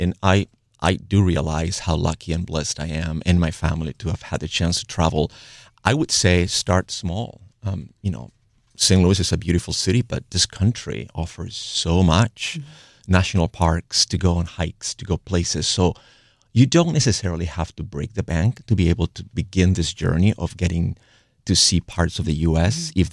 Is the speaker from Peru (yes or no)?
yes; Peru; I grew up in Peru, as you said, where in the educational system, you have to learn geography.